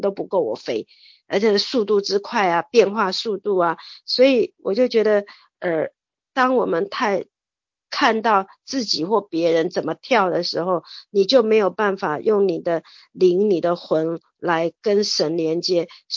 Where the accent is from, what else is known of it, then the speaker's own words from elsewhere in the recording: Taiwan; 所以从小他就在那个我们台湾人